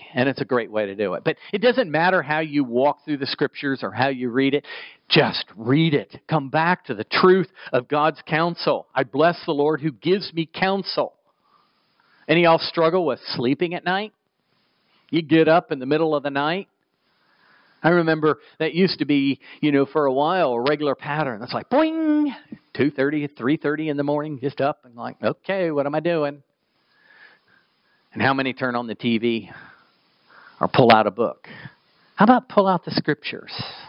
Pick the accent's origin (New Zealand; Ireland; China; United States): United States; in my arrogance as an American, were like, oh, they don't have anything.